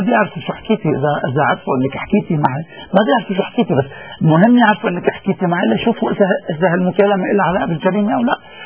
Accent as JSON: {"language": "Arabic", "country": "Lebanon", "said": "وحزب الله عم بحطنا كلبنانيين وخصوصا كشيعة عم بحطنا بمواجهة الشعب السوري"}